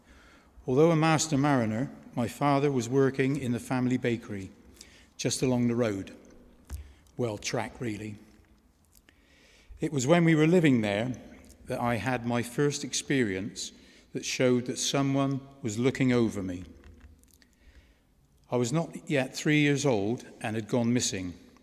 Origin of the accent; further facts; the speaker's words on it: Saul, South West England, United Kingdom; born there; I was born in Gloucestershire in a small village called Saul